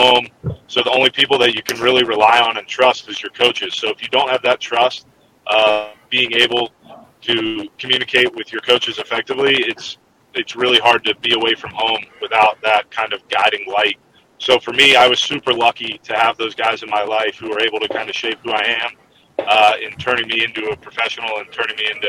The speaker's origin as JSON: {"language": "English", "town": "Richmond", "region": "Virginia", "country": "United States", "tie": "born or raised there", "said": "Yeah, so I'm from Richmond, Virginia. Born and raised in Virginia."}